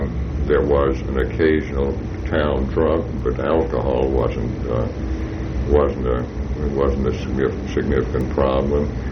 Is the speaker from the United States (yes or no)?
yes; Rayville, Louisiana, United States; also born or lived in Calhoun; I grew up in two small towns in Louisiana. One is where the experimental farm was, which is a town named Calhoun in North Louisiana. And then the rest of the time in one named Rayville